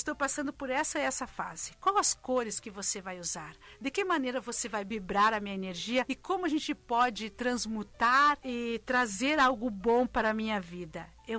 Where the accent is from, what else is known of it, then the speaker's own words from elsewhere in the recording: Brazil; Eu brinco assim, porque eu sou brasileira, ai, tudo de bom.